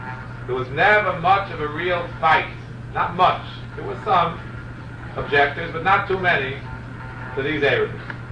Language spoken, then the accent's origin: English; Kew Gardens Hills, New York, United States; But the first major break, it was really a major, incredible breakthrough in Erevin came in my hometown, Kew Garden Hills.